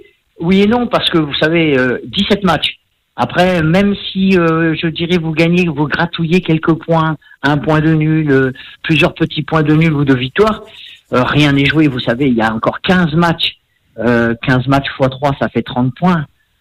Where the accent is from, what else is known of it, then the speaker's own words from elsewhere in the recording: Pays de la Loire, France; parce que vous savez que je suis de la Vendée, donc à Cholet c'est à côté